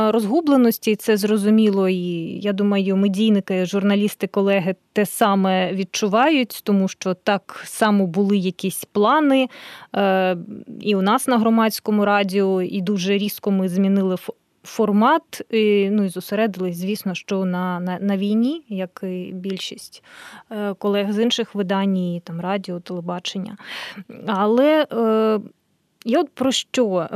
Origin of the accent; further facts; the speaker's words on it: Donbas, Ukraine; Ну, я сама з Донбасу, і мені було цікаво, так?